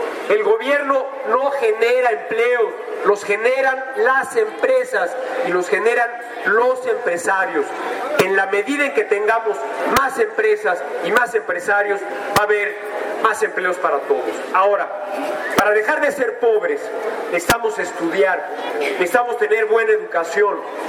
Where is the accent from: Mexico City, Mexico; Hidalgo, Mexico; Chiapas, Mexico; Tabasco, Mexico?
Mexico City, Mexico; que yo como chilango lo envidio